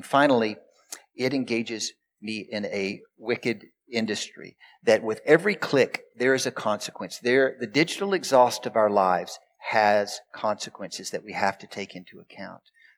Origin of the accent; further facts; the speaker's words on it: Texas, United States; accent: Texan; also born or lived in Saskatchewan; now in British Columbia, Canada; So I used to live in Saskatchewan. I'm from Texas originally. You've kind of probably noticed the accent.